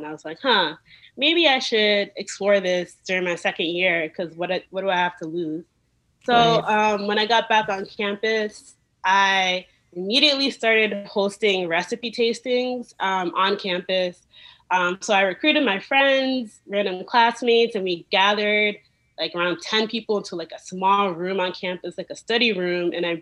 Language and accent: English; Upper West, Ghana; So Dagari is the native language of my parents. We're from the Gati tribe, which is in the upper west of Ghana.